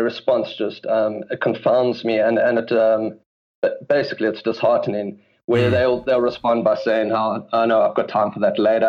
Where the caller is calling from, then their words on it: London, United Kingdom; I'm currently based in London.